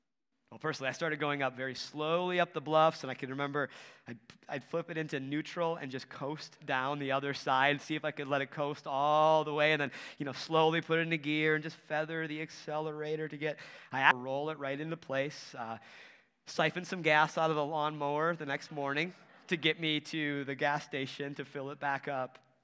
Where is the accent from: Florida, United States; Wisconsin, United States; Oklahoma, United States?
Wisconsin, United States; La Crosse; You know, we've talked before where I grew up in the La Crosse area, La Crosse, Wisconsin area, Winona, if you know that, but very, very hilly